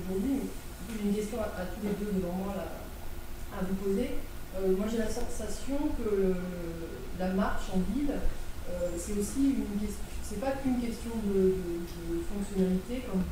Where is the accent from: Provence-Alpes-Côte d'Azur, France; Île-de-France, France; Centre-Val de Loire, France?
Centre-Val de Loire, France; Orléans; now in Grenoble, France; Alors, moi je suis originaire d'Orléans, donc une assez grande ville